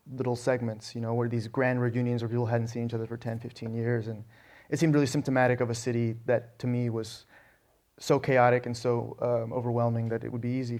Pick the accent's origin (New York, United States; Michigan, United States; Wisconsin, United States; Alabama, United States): Alabama, United States; I did. I grew up in Alabama. And actually, we started listening to my introduction to NPR was based on my father hearing our budding Southern accents and being horrified.